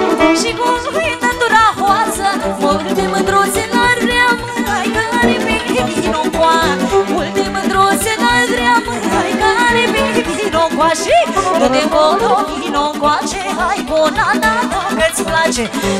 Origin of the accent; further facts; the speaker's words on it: Oltenia, Romania; acum, încă una ca la Craiova, ca aici în zonă și ca la noi, la Olteni în general.